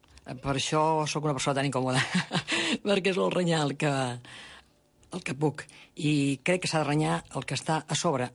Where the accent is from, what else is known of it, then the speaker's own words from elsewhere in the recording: Barcelona, Catalonia, Spain; Jo vaig néixer a Barcelona, vaig viure justament al cor de Barcelona, a la Roda Universitat, anava a col·legi de la plaça Universitat, i els meus records d'infància són aquests, la Roda Universitat, la plaça Universitat, el carrer Pelai...